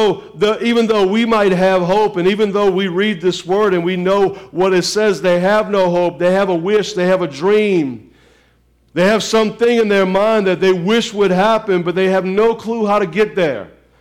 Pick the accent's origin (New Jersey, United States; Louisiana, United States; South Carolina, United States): Louisiana, United States; New Orleans; I grew up in New Orleans, and so I know all of the stuff.